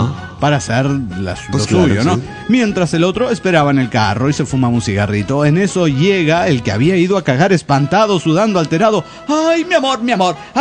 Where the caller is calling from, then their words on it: Cuernavaca, Morelos, Mexico; de Cuernavaca, Morelos, México.